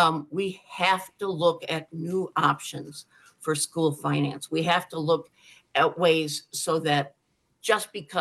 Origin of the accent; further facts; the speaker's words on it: Greendale, Wisconsin, United States; When I was a kid, I was raised in Greendale. It's outside of Milwaukee.